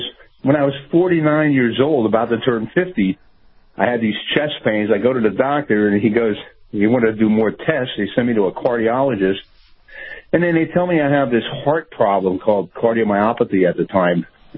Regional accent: Allentown, Pennsylvania, United States; born or raised there

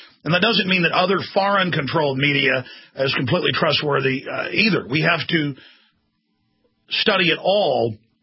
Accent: United States; I'm an American patriot. I believe in my constitutional republic.

